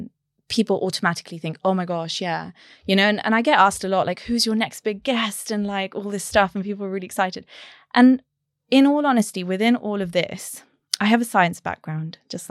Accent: Barcelona, Catalonia, Spain; I was born and brought up in Barcelona.

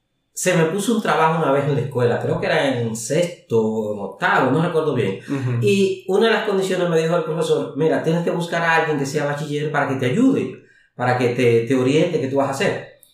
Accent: Monte Plata, Dominican Republic; born there; Yo soy nacido en el Batey Las Aguas de Monteplata, que es una comunidad rural. Antiguamente era cañera. O sea, nacido en el país, República Dominicana.

